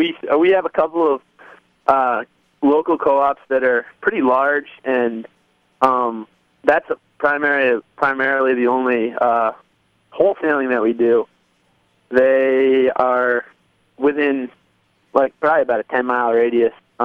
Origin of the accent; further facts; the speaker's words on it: Plainfield, New Hampshire, United States; I was born and raised in Plainfield, New Hampshire on Edgewater Farm.